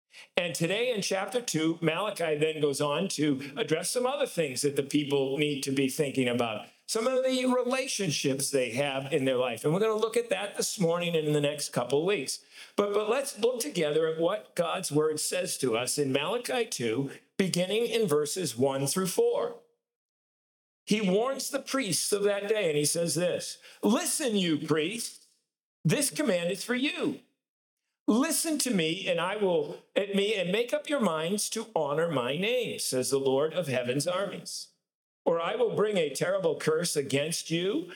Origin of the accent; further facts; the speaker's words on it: Boston, Massachusetts, United States; Those of you who know me know I grew up in Boston.